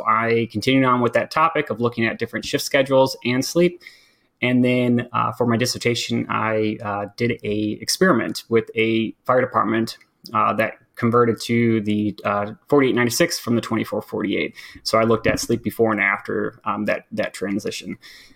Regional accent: Waterford, Michigan, United States; But I grew up in Waterford. I have three other brothers. I'm number three out of four.

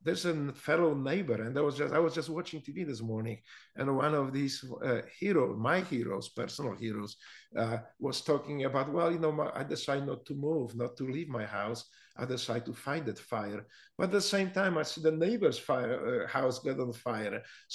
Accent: United States; Those are, because I'm American. This is how in America we deal with things.

